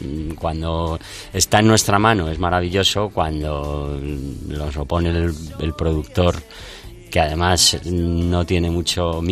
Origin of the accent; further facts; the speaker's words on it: Spain; que es una cosa que nos define mucho como españoles, macho.